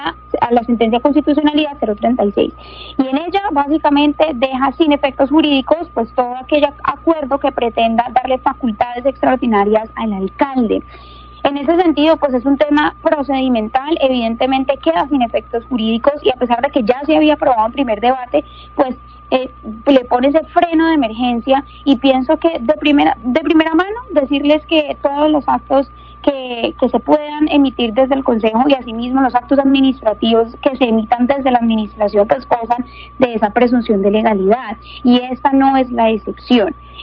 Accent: Cali, Valle del Cauca, Colombia; estos operativos pues finalmente pues buscan eso, que nosotros como caleños seamos responsables

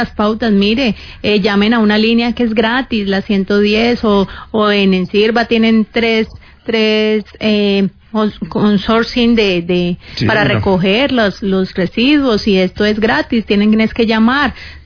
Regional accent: Cali, Valle del Cauca, Colombia; nosotros como caleños

